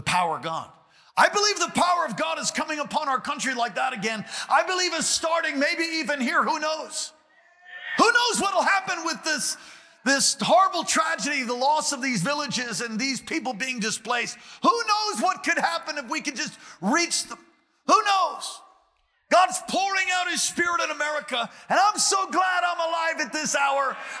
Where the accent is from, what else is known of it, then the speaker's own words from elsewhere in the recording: New York City, New York, United States; I'm from New York originally, born in New York City on the Lower East Side. At St. Vincent's Hospital